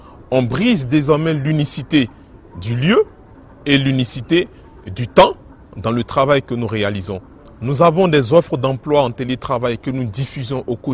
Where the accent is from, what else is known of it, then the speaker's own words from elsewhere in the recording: Côte d’Ivoire; informaticien de formation. Je viens de la Côte d'Ivoire